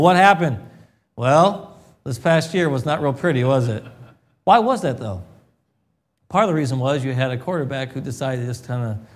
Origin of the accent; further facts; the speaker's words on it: Milwaukee, Wisconsin, United States; So even though I'm from Milwaukee, why else? It's Wisconsin, right?